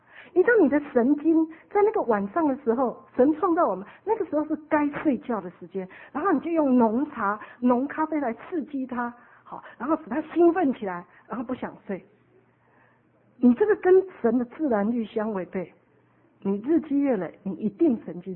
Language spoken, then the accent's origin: Chinese; Taiwan; 哦红萝卜我们台湾人都是白萝卜